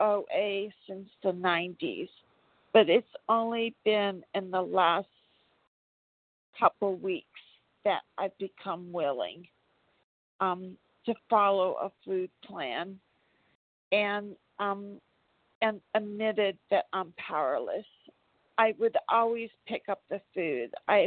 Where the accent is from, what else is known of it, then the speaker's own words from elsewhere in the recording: DeRidder, Louisiana, United States; from DeRidder, Louisiana.